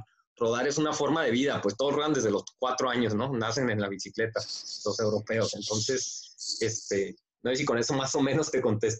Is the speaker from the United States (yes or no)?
yes; San Diego, California, United States; born there; Yo nací en San Diego, de hecho, entonces yo puedo cruzar, ir y venir sin ningún problema.